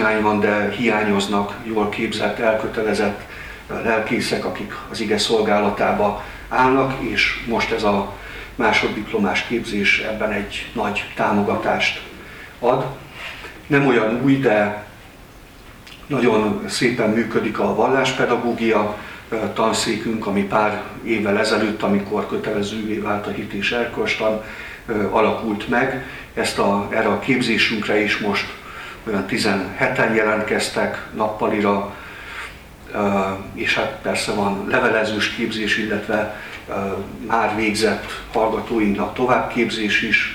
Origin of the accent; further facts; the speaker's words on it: Nyíregyháza, Szabolcs-Szatmár-Bereg, Hungary; én nyíregyházi vagyok, tehát Nyíregyházán születtem, evangélikus családba, felmenőim is